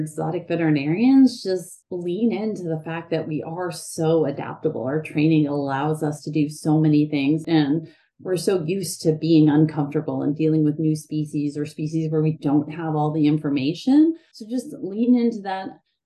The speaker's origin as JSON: {"language": "English", "region": "Florida", "country": "United States", "tie": "born or raised there", "said": "Similar to a lot of people in this field, I grew up in Florida and I wanted to be a marine biologist or a veterinarian."}